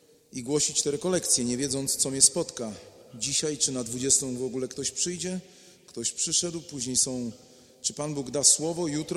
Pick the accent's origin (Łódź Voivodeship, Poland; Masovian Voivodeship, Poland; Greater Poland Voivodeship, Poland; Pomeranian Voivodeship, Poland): Pomeranian Voivodeship, Poland; Gdynia; Mam 53 lata, 24 lata jestem księdzem, pochodzę z Gdyni.